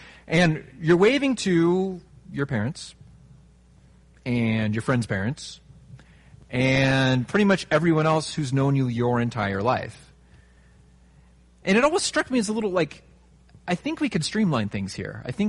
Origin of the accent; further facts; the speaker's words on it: Ohio, United States; I remember growing up in Ohio, small town, right? Midwest.